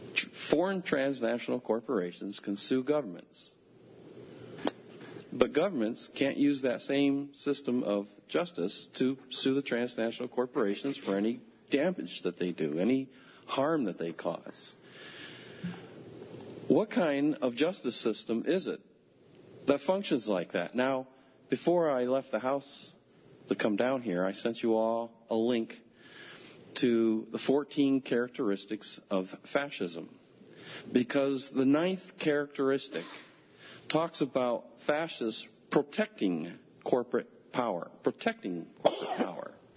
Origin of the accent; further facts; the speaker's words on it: Danby, New York, United States; I'm from Danby.